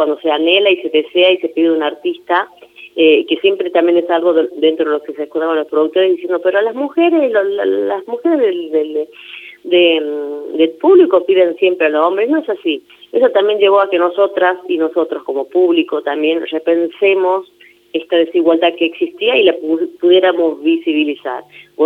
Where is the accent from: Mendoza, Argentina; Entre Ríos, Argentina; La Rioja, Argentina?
La Rioja, Argentina; Me da mucho orgullo decir como riojana